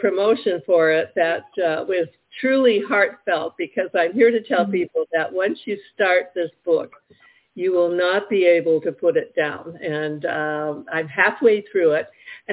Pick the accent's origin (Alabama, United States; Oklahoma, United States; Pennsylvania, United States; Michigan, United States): Michigan, United States; Detroit; I grew up in Detroit, Michigan, and on the corner of our street, there was a large funeral home